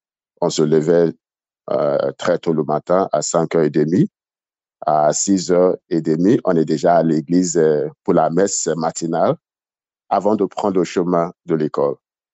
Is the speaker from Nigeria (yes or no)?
yes; Nigeria; French is a second language; D'abord, je suis originaire du Nigeria et je suis d'une famille de 6 enfants, 3 garçons et 3 filles.